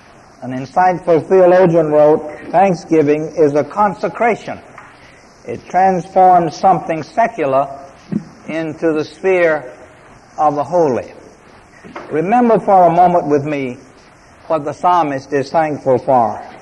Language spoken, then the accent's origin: English; United States; born there; I was born in America, free, in a Christian home.